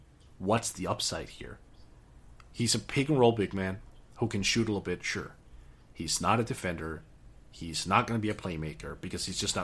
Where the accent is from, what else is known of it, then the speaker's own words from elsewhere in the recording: New York, United States; He was really emotional, like, because I'm from New York.